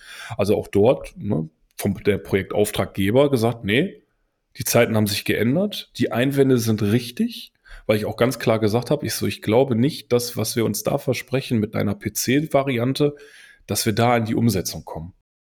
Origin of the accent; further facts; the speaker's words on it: North Rhine-Westphalia, Germany; wirklich, ich komme aus dem Pott.